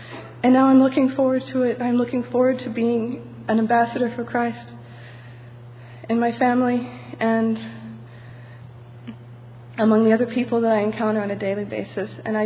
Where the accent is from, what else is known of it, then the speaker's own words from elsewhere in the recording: Houston, Texas, United States; I'm from Houston, Texas.